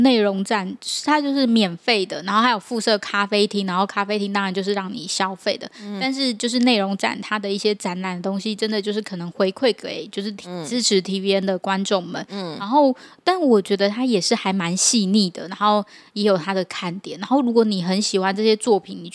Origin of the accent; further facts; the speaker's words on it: Taiwan; 我们是台湾的粉丝